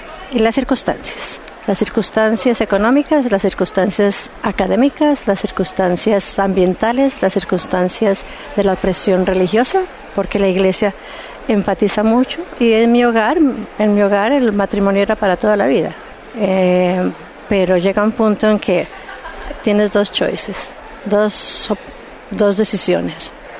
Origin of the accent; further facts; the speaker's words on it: Bogotá, Colombia; moved away as an adult; now in New York, United States; yo soy bogotana, y llegué a Nueva York en el 71 acompañando a mi esposo, que en esa época la intención era pasar solo 3 años y regresar, un médico colombiano. Pero esos 3 años se convirtieron en 15 años